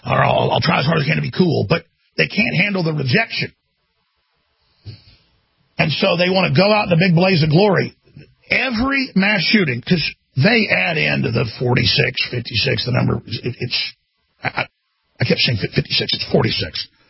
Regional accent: Dallas, Texas, United States; And I grew up in Dallas, man. I have a lot of black friends.

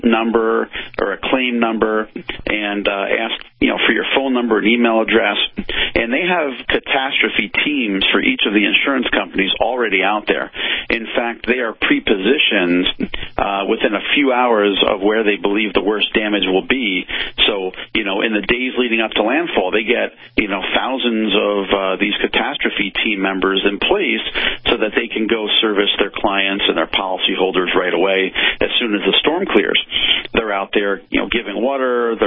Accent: Westfield, New Jersey, United States; I did go through Hurricane Gloria when I grew up in New Jersey, back in the 80s. And that wasn't that bad. That had, you know, 50, 60, 70 mile an hour gusts in my hometown of Westfield, New Jersey.

